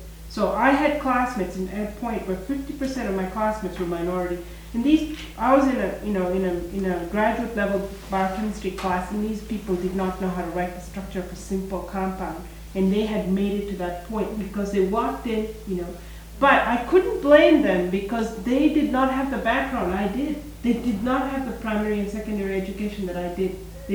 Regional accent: India; I grew up in India.

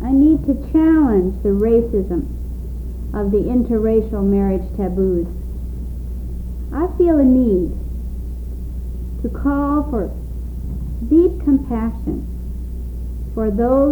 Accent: India; As an Indian woman, as a Christian woman, I need to proclaim the good news.

